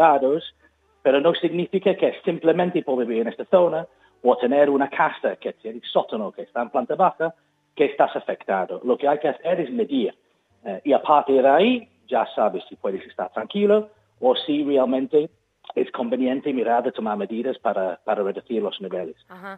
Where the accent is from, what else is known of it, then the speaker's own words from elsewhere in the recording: United Kingdom; Spanish is a second language; En Reino Unido, como se nota por mi acento de donde vengo yo